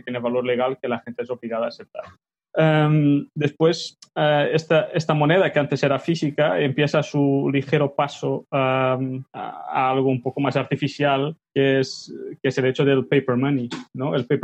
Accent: Portugal; Spanish is a second language; yo soy portugués y entonces alguna palabra puede salir un poco rara en español, pero no os sorprendáis.

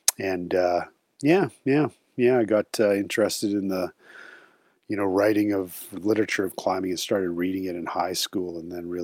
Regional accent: Calgary, Alberta, Canada; And growing up in Calgary with a single mom meant that, we grew up on social assistance, welfare, so we were very, very poor.

